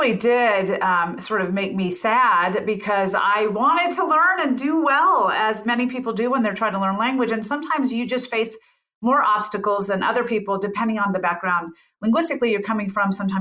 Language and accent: English; Memphis, Tennessee, United States; And I grew up in Memphis, Tennessee, so I do have that, which I think is a very charming quality in most cases.